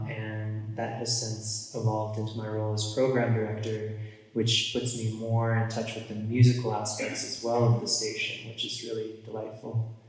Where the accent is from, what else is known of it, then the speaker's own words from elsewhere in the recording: Carbondale, Colorado, United States; I grew up in Carbondale with KDNK